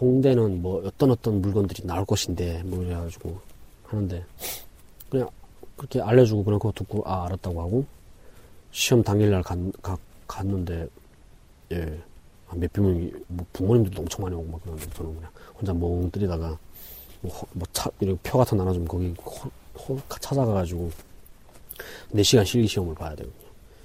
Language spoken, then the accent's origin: Korean; North Korea; now in South Korea; 저를 또 보더니 북한에서 왔냐고 해가지고 예 하니까